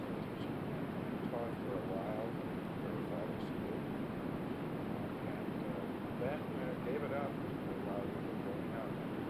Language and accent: English; Washington, United States; born there; I was born on March 13th, 1930, in Washington.